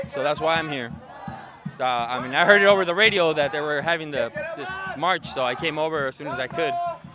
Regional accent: Watsonville, California, United States; because I grew up here in Watsonville, and it's a good place, to live

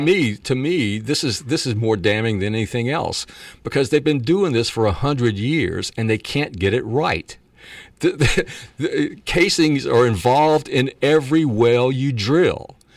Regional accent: Louisiana, United States; The oil and gas industry that we grew up with in Louisiana was all extracted from pools.

